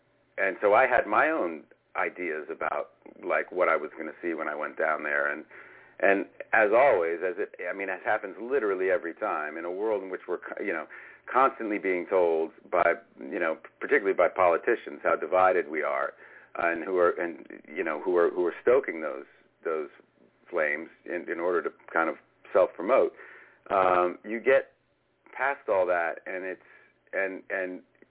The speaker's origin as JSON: {"language": "English", "region": "Northeast", "country": "United States", "said": "I come from a very different culture within America, right? I'm from the Northeast, and, you know, and Cambridge, Massachusetts is a very different place from Stillwater, Oklahoma"}